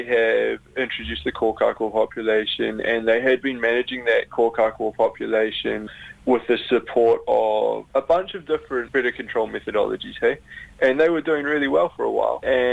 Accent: Gisborne, New Zealand; I come from Gisborne, so it's just over the hill.

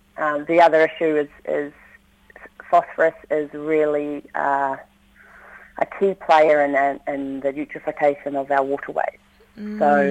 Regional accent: New Zealand; So, yeah, from a personal level, as a New Zealander, I would want nothing to do with supporting that trade.

